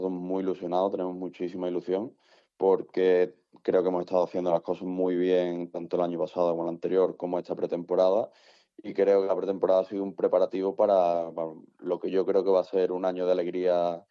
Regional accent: Écija, Andalusia, Spain; yo soy de Ecija, la verdad que siempre gusta volver a casa.

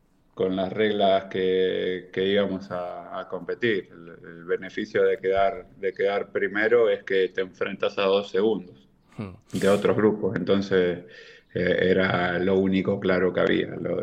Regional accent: Andalusia, Spain; Nosotros varios somos de Antequera, entonces cada vez que hacíamos algo o sea, somos de Málaga, perdón

